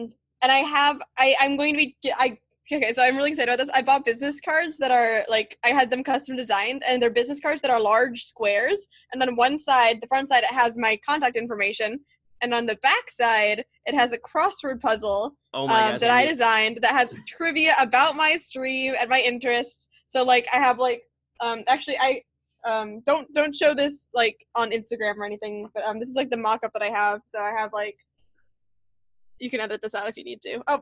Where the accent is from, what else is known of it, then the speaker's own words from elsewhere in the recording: Michigan, United States; I'm from Michigan